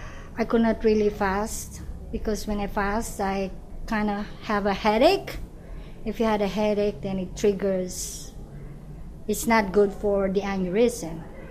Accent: Philippines; now in United States; I'm a Muslim, I love it. Although I grew up in the Philippines

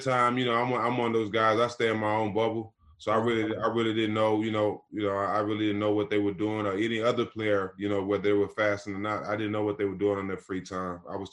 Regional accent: Port Arthur, Texas, United States; I grew up in Port Arthur, Texas, which is an hour from Houston.

